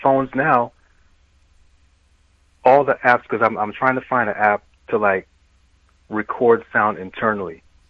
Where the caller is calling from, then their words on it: New York City, New York, United States; I'm calling from the Bronx, Parkchester.